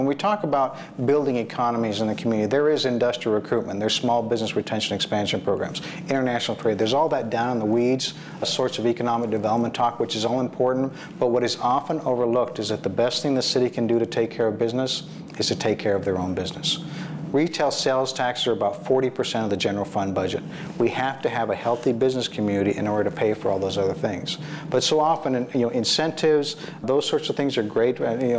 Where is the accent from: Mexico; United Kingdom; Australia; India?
Mexico; also born or lived in Latin America; now in United States; I was raised principally in Mexico and Latin America. My folks were Presbyterian ministries, missionaries. Came to the United States in 1970.